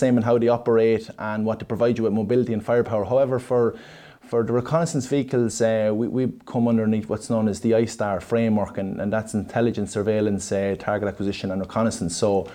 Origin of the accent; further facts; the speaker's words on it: Monasterevin, Leinster, Ireland; now in Portarlington, Ireland; I'm originally from Monstrevin, County Kildare, and I'm living in Treskin, Port Arlington